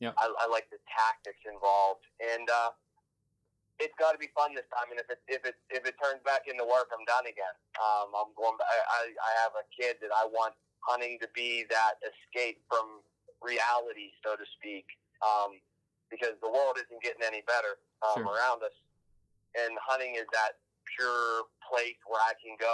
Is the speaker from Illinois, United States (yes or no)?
no; Pennsylvania, United States; But I'm actually from Pennsylvania